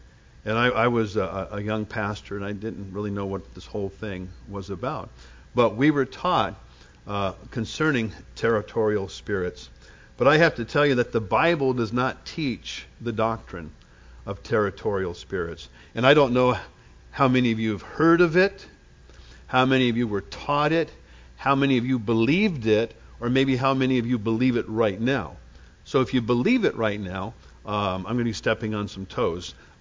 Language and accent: English; California, United States; I came from Southern California, grew up down there